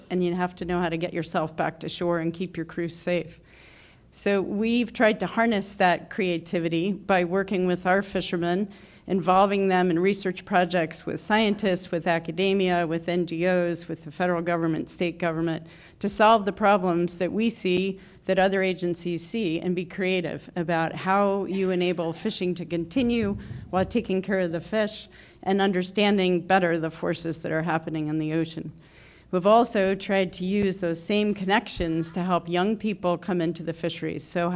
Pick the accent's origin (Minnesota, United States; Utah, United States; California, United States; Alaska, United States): Alaska, United States; Sitka; I'm from Sitka, Alaska, commercial fisherman for over 30 years, everywhere from Southeast Alaska to the Bering Sea